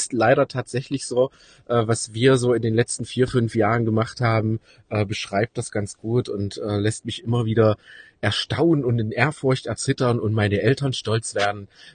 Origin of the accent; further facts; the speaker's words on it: East Germany, Germany; man muss dazu wissen, ich komme aus dem Osten